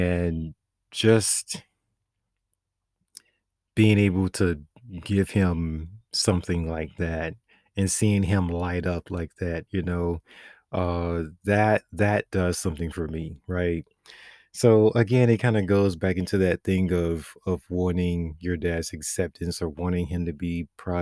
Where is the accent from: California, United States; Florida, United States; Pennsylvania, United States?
Florida, United States; I have no idea why, because we're in Florida, right? I grew up in South Florida.